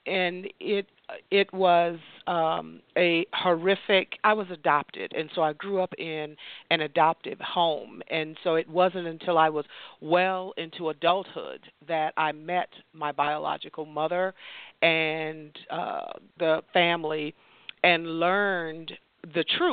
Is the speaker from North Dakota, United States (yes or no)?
no; Flint, Michigan, United States; born there; Well, I was born in Michigan. I was born in Flint.